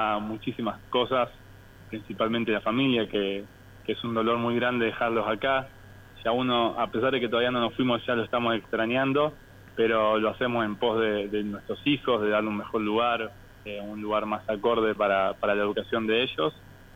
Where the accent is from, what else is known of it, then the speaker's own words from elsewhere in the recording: Rosario, Santa Fe, Argentina; born there; se dio la oportunidad de estar en mi ciudad. Yo nací acá en Rosario y trabajar en la comunidad en la cual siempre crecí.